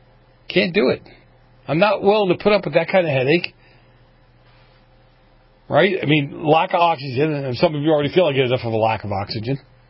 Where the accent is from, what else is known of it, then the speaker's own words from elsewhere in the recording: California, United States; And as you know, I'm from California.